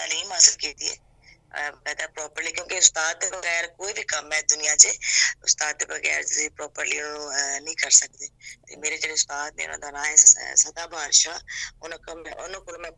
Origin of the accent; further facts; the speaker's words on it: Punjab, India; ਮੈਂ ਬਿਲੋਂਗ ਕਰਦੀ ਹਾਂ ਪੰਜਾਬ ਤੋਂ ਮੈਂ ਪੰਜਾਬੀ ਫੈਮਿਲੀ ਤੋਂ ਬਿਲੋਂਗ ਕਰਦੀ ਹਾਂ